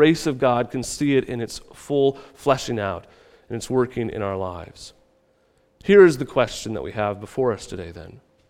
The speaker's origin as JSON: {"language": "English", "region": "Midwest", "country": "United States", "said": "We come from all different places. I come from the Midwest."}